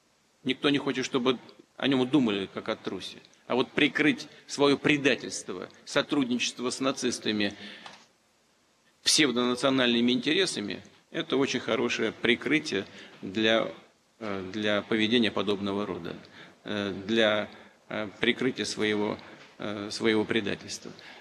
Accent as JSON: {"language": "Russian", "region": "Saint Petersburg", "country": "Russia", "tie": "born or raised there", "said": "имея в виду и особое отношение мое к Петербургу. Сами понимаете, это мой родной город"}